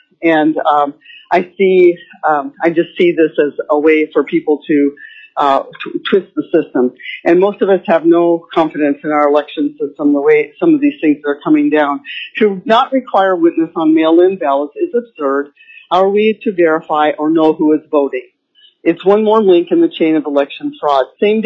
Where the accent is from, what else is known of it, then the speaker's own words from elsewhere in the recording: North Pole, Alaska, United States; I am representing myself. I'm from North Pole.